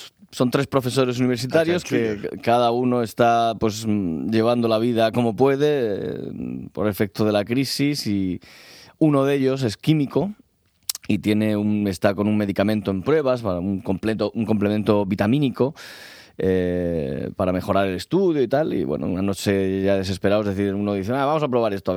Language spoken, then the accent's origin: Spanish; Region of Murcia, Spain; venir a Murcia siempre es un placer, en mi tierra, con mi familia